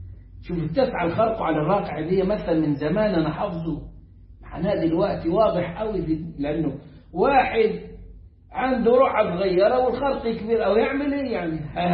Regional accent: Upper Egypt, Egypt; أنا صعيدي أهو بقول لك أهو

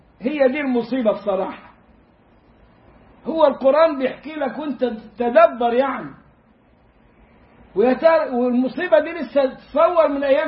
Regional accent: Egypt

